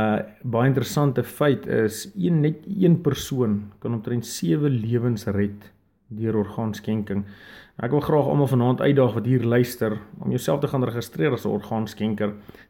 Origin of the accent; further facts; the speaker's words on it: Kuruman, Northern Cape, South Africa; Ons is van Kroeman in die Kalahari af.